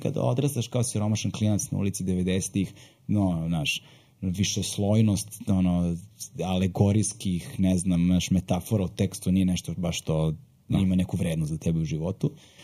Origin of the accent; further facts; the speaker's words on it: Serbia; born there; Iz Jugoslavije, ja sam rođen u Socijalističkoj federativnoj republici Jugoslavije 82. godine, iz Somalije, iz koje je moj otac, majka iz Jugoslavije, a otac iz Somalije. I kasnije Srbije